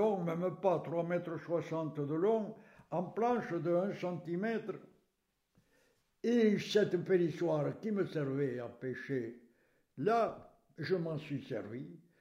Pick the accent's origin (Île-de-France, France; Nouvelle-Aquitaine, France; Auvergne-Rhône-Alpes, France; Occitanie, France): Occitanie, France; Carennac; j'avais des amis de Libourne qui venaient à Carennac passer les vacances dans mon village natal